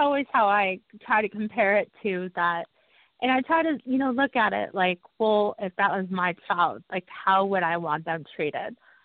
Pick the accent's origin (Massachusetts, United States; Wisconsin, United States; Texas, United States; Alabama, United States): Texas, United States; Houston; also born or lived in Mexico; I was actually brought from Mexico from an orphanage to Houston, Texas.